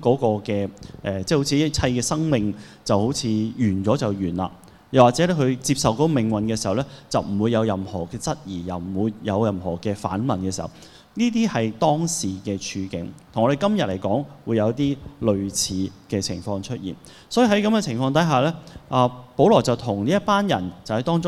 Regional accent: Hong Kong; 譬如我們香港人來說，我們有些人可能是傳統的中國人的思想，以往家人都是拜開神的

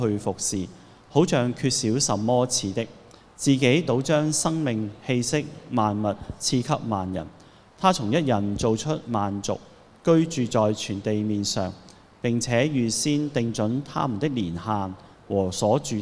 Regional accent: Hong Kong; 譬如我們香港人來說，我們有些人可能是傳統的中國人的思想，以往家人都是拜開神的

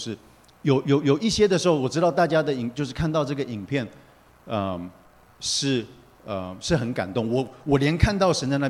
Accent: Taiwan; 我记得在我小时候是住在台湾的一个乡下，就是也不是乡下，就是不是城市，就是就是可以说是乡下。

